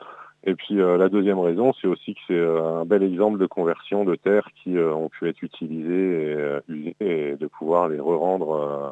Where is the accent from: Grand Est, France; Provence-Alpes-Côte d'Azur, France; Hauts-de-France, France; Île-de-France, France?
Grand Est, France; moved away as an adult; je ne suis pas landais depuis toujours. J'ai 39 ans, je suis né et j'ai grandi en Champagne-Ardenne, dans les campagnes de Champagne, dans l'Aube.